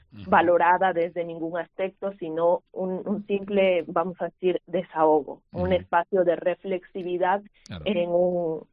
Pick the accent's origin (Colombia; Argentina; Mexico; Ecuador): Ecuador; moved away as an adult; now in Pamplona, Spain; yo soy una mujer migrante, vamos a decir. Yo soy ecuatoriana. Vine aquí para realizar un máster. Y conforme me fui ambientando en Pamplona